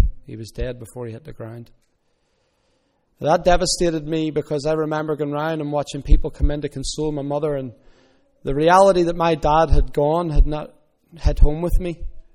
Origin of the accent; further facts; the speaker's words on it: Belfast, Northern Ireland, United Kingdom; I grew up in East Belfast, in the shadow of the shipyard there, and also in the shadow of Glentoran Football Club